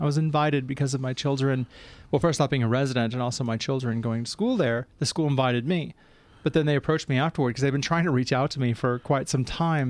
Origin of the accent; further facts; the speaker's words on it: Melton, Victoria, Australia; My hometown is in Melton.